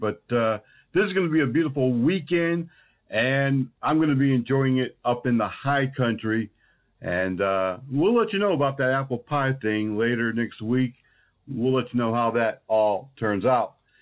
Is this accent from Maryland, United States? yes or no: no; Connecticut, United States; That's right, North Carolina, like my home state of Connecticut, known for beautiful apple orchards throughout the high country.